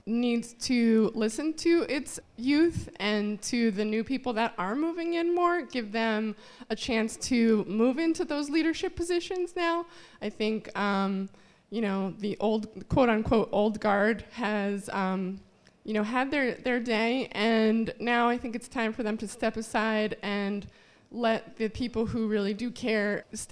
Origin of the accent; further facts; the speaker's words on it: Danbury, Connecticut, United States; now in Bridgeport, United States; I actually discovered Bridgeport because I was moving out of my hometown of Danbury, Connecticut, and starting a new life.